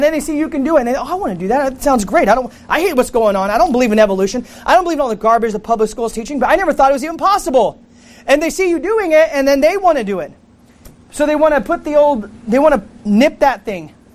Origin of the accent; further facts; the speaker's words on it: Grand Junction, Colorado, United States; In my hometown in Grand Junction, Colorado, they had these things called work release.